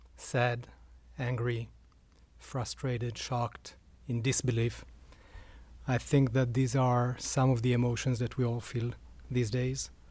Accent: Rehovot, Central District, Israel; now in Atlanta, United States; Okay, so I was born in Rehovot, which is about 30 kilometers, 20 miles outside of Tel Aviv, where the Weizmann Institute is. So that's where what it's known for. Grew up there, went to the military, then moved to Tel Aviv

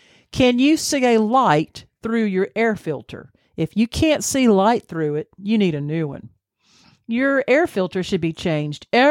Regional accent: Alabama, United States; also born or lived in Tennessee; And we grew up in Alabama and Tennessee, so it was hot.

